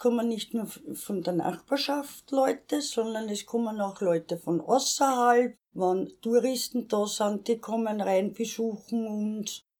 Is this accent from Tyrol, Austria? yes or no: no; Vienna, Austria; born there; ich bin gebürtige Wienerin.